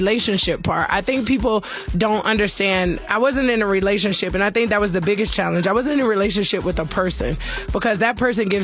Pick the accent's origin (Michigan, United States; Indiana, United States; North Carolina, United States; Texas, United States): Michigan, United States; Detroit; Detroit, baby.